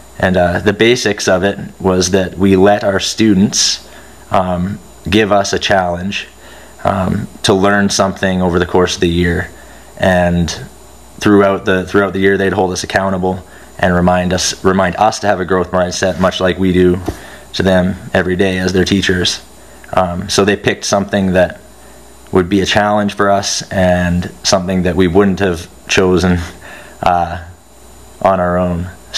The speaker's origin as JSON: {"language": "English", "country": "Canada", "said": "I'm teaching high school in Red Deer, Alberta. I'm a Canadian."}